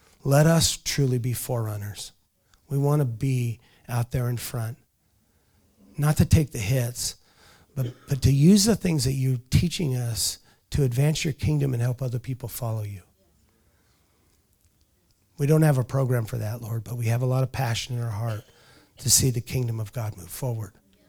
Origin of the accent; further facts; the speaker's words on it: Longview, United States; And we're from Longview. We should change the name of this city to Nazareth.